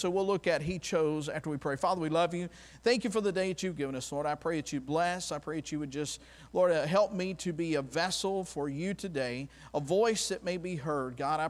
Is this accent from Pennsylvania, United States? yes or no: no; Enterprise, Alabama, United States; born there; I was born in Enterprise, Alabama, the home of the boll weevil. Hospital was just a country hospital.